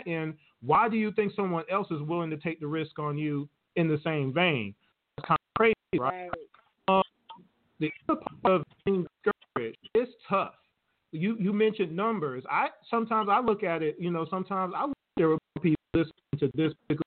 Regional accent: Atlanta, Georgia, United States; I come from Atlanta myself, to where I used to manage artists for a little bit of time

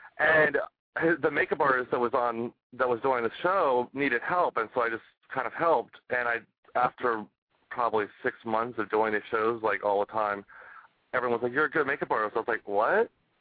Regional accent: Sarasota, Florida, United States; also born or lived in Bradenton; I grew up in Sarasota, Florida, Bradenton, Florida. And moved to Orlando and just didn't want to go to college.

